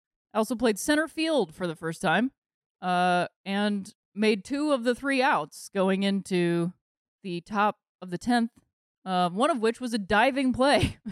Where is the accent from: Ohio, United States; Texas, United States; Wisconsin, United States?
Ohio, United States; Akron; My hometown of Akron has had the same mayor for something like 25 years.